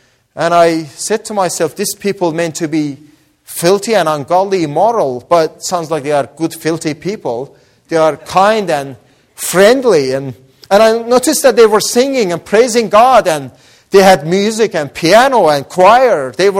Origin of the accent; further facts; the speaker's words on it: Iran; English is a second language; moved away; also born or lived in Australia; And living in Australia, I looked back my country, Iran, that I saw this infidel